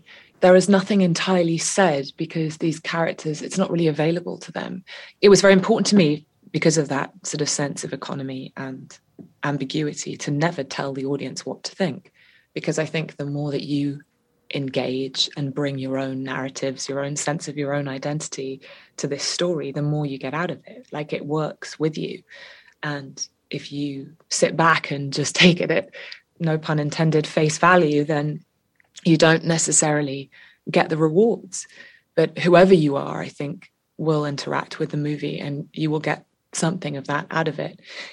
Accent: England, United Kingdom; I was growing up in the English countryside with an American mother.

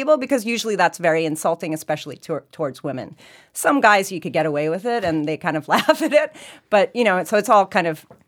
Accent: New York, United States; I'm also from New York

